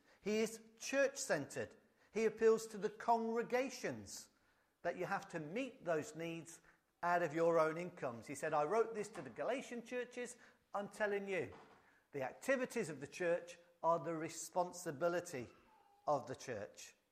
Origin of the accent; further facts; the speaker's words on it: Coventry, West Midlands, United Kingdom; I'm from the Midlands. I grew up in Coventry, spent most of my life there.